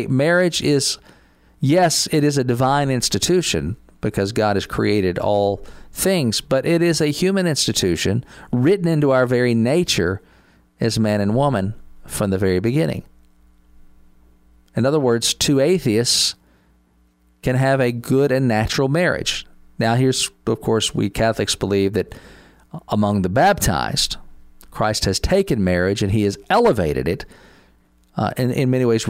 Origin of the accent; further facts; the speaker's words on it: Kentucky, United States; I'm always glad when we can share one of these that's from my home state, the state where we broadcast from, the lovely state of Kentucky.